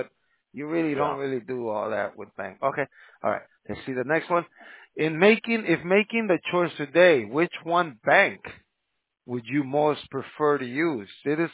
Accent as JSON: {"language": "English", "region": "California", "country": "United States", "said": "I'm from California, and Bank of America is like the liquor store around the corner."}